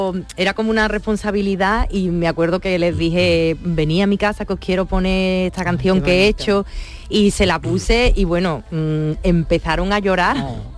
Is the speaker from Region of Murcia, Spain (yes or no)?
no; Andalusia, Spain; nosotros que somos andaluces